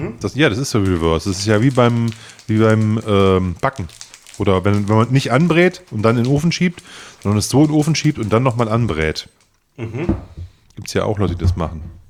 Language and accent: German; Osnabrück, Lower Saxony, Germany; now in Leipzig, Germany; Als gebürtiger Osnabrücker, der in Sachsen wohnt, in Leipzig wohnt